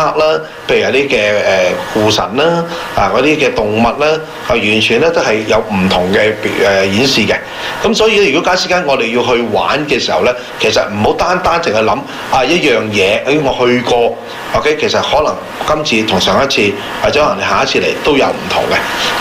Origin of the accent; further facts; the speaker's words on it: China; 高鐵是我們中國人裡面一個發明是相當不錯的